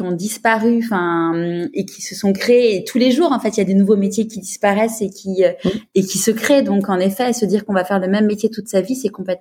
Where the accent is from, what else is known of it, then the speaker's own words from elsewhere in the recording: Neuilly-sur-Seine, Île-de-France, France; moi, j'ai grandi à Neuilly.